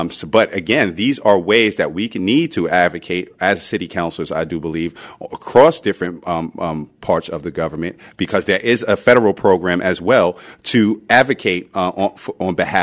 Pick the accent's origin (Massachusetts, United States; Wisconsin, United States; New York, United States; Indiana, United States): New York, United States; Brooklyn; Look, I grew up in Brooklyn, New York in the 80s when crack was king.